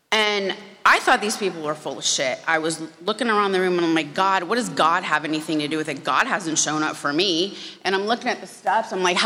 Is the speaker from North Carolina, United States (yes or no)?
no; Florida, United States; So I was born and raised in Florida.